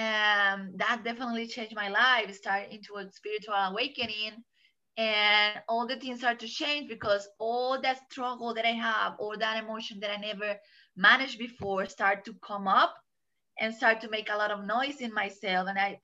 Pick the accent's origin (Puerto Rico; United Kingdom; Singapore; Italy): Puerto Rico; moved away; So I'm from Puerto Rico. I'm Puerto Rican. So I just came here 6 years.